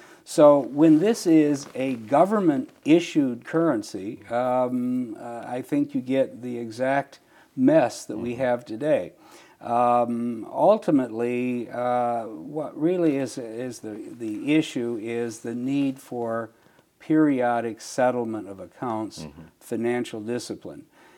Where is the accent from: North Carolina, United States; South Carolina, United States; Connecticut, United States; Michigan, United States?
Michigan, United States; yes, I grew up in Michigan, but I was an anti-war radical as a student at Michigan State.